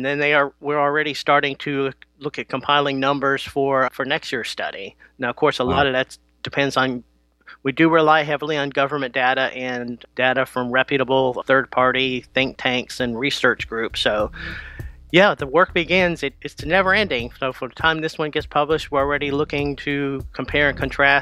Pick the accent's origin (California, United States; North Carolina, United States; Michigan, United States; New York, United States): North Carolina, United States; my home state of North Carolina